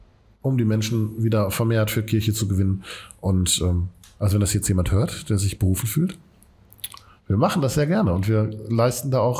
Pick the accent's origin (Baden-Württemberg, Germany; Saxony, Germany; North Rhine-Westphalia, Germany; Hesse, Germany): North Rhine-Westphalia, Germany; Essen; Wir kommen aus Katernberg.